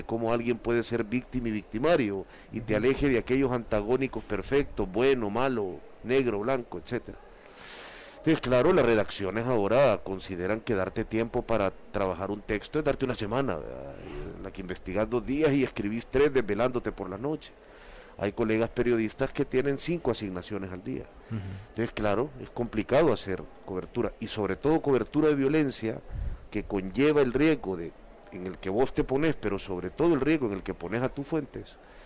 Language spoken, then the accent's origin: Spanish; El Salvador; Sí, yo soy del Salvador, pero los últimos 13 años de mi carrera